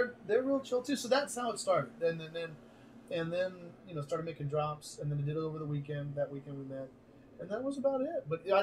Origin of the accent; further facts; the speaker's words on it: Texas, United States; I'm from Texas, so brisket and guilt is